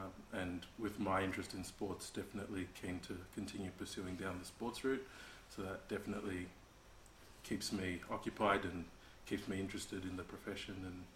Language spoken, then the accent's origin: English; Sydney, New South Wales, Australia; also born or lived in Zimbabwe; now in Melbourne, Australia; I was born in Zimbabwe, came here when I was younger, so grew up in Sydney, now obviously working in Melbourne.